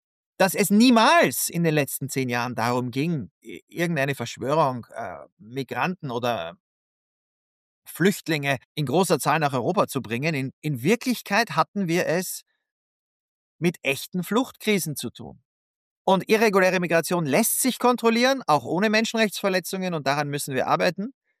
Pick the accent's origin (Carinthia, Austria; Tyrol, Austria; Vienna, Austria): Vienna, Austria; Ich bin in Wien aufgewachsen.